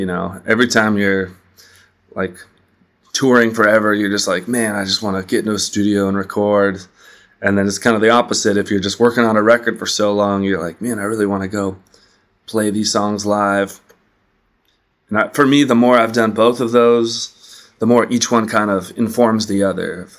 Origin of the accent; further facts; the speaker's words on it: San Diego, California, United States; now in Los Angeles, United States; I moved to LA. I'm from San Diego, so I moved to just be a little closer to home